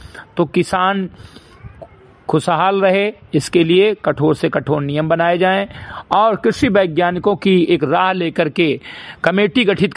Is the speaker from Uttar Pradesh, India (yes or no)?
yes; Simrigarhi, Uttar Pradesh, India; ग्राम सभा सिमरीगढ़ी विकासखंड मेनपुरवा जनपद बहराइच का मूल निवासी हूं